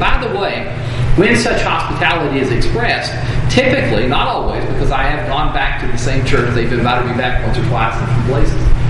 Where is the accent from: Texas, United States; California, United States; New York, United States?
Texas, United States; Now, as a Texan, that's hard to stomach